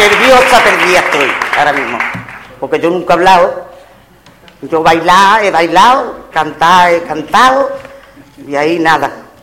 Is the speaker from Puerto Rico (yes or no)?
no; Málaga, Andalusia, Spain; con el orgullo de ser malagueña. Aunque yo soy española, soy de España entera, pero de ser malagueña porque de aquí son mis raíces.